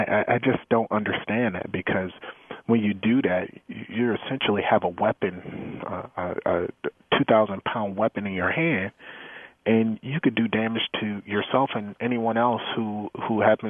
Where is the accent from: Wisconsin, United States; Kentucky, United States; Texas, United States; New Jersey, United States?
Wisconsin, United States; Milwaukee; we live in a culture, especially here in Milwaukee, where, you know, we grew up on Pabst and Miller and a lot of these Schlitz